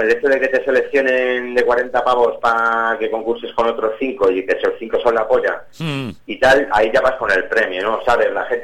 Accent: Madrid, Community of Madrid, Spain; Yo es que soy de barrio, soy de Hortaleza

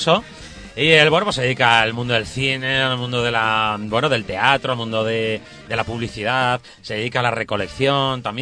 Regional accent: Alicante, Valencian Community, Spain; accent: Alicante; Yo tengo acento de Alicante.

